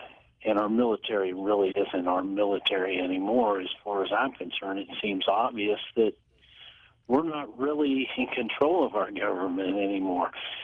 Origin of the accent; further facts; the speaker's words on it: Indiana, United States; It seems to me, as an American, never been out of the country. I was raised in Indiana, and, in the middle of this country.